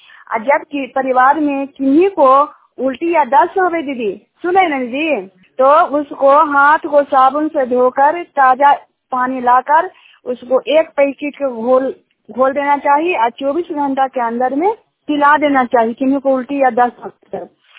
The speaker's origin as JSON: {"language": "Hindi", "region": "Bihar", "country": "India", "said": "नालंदा जिला का निवासी हूँ।"}